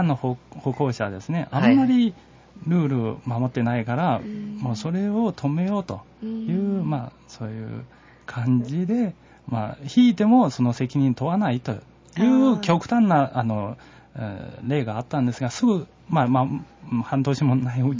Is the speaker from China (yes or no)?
yes; China; Japanese is a second language; now in Japan; 中国人としては、まあ、中国で、はい、やってることですね、ごく普通な感じですね。